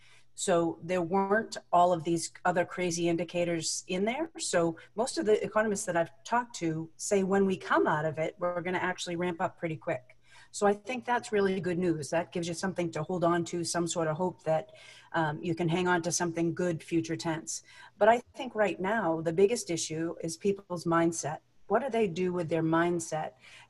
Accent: Massachusetts, United States; I'm from Massachusetts.

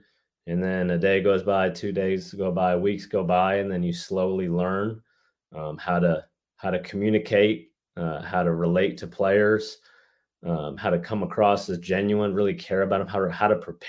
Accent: Michigan, United States; You know, I'm from Michigan. I moved around my whole life. My dad was in the military, so I've been to a lot of places. But you know, I went to high school in Michigan, went to college in Michigan

